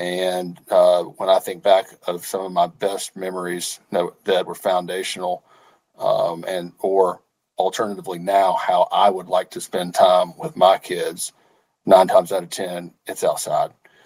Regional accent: Arkansas, United States; Then I moved away from my hometown in Arkansas for about 15 years.

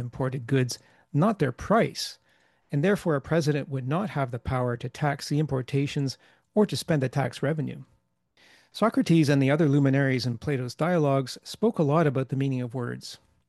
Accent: Canada; I'm Canadian, and in Canada we have 10 provinces and 2 territories

